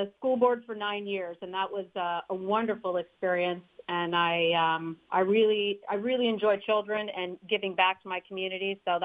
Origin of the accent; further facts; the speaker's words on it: Novato, California, United States; Well, I live in Novato. I was actually born and raised in Novato. I was born at Hamilton Air Force Base. I'm actually a military brat.